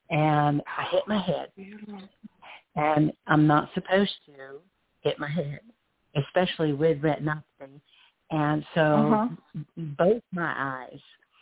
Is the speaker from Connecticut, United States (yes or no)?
yes; Groton, Connecticut, United States; born there; No, I was originally born in Groton, Connecticut.